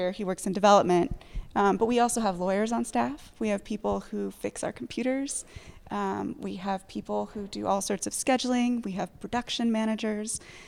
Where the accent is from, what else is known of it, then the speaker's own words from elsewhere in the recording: Austin, Texas, United States; I was growing up in Austin, Texas. I went to the University of Texas at Austin.